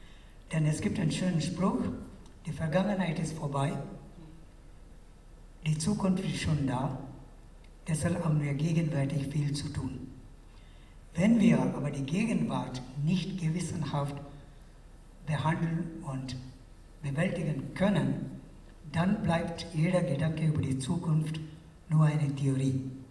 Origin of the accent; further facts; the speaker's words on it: India; moved away as an adult; now in Atlanta, United States; ich komme aus Indien und ich bin ein 68er. Ich habe in den 60er Jahren in München studiert, Germanistik und internationale Politik. Dann war ich 32 Jahre lang in Indien Professor für Deutsch. Jetzt seit 15 Jahren lebe ich in den USA in Atlanta.